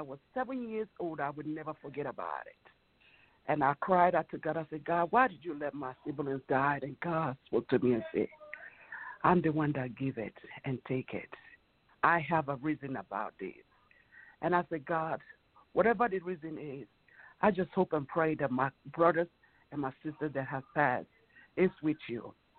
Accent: Nigeria; English is a second language; As you all hear me, I have an accent because I'm originally from Nigeria.

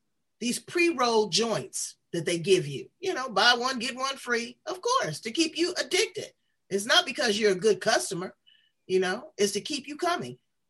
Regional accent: Los Angeles, California, United States; Now I'm from South Central LA.

